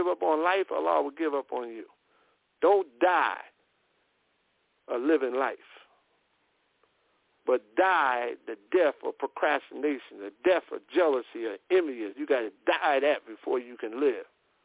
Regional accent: Newark, New Jersey, United States; And one from my hometown, Newark, New Jersey

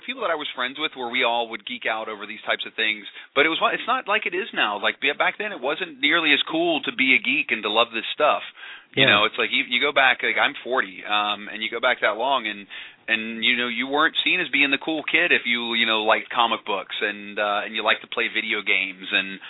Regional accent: West Virginia, United States; Mr. Lee, you know, as a kid growing up in West Virginia, you got to know how much you inspired me.

